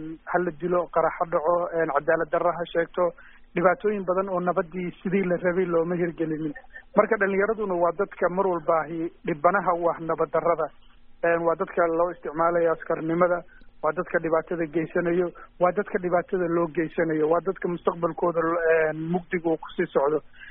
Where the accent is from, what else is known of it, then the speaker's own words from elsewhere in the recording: Mogadishu, Banaadir, Somalia; moved away; Aniguna dhalinyaronimadeydii waqtigii caruur aan korayay magaalada Muqdisho aan ku koray, kadib waxaan nasiib fursad u helay inaan waddamada dibadda oo muddo kusoo noolaado.